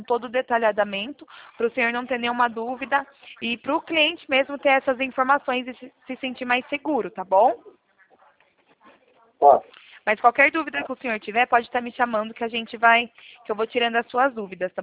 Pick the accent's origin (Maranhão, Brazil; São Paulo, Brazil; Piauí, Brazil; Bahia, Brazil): São Paulo, Brazil; Sou daqui do interior de São Paulo.